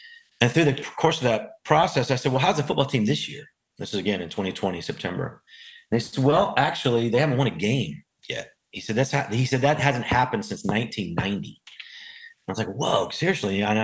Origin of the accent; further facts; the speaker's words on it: Houston, Texas, United States; And I grew up in Houston, Texas, right down the street from you guys.